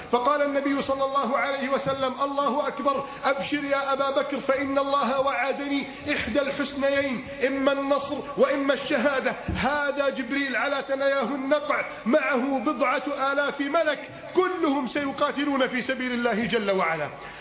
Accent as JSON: {"language": "Arabic", "country": "Egypt", "said": "اللهم احفظ بلدنا مصر من كيد الكائدين وحقد الحاقدين وتربص الظالمين"}